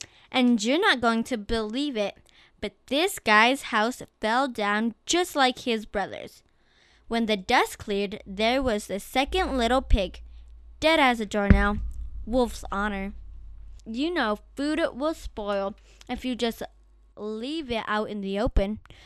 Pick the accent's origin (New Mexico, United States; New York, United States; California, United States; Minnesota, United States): New Mexico, United States; Farmington; I'm from Farmington, New Mexico, and I go to school at Mesa View Middle School.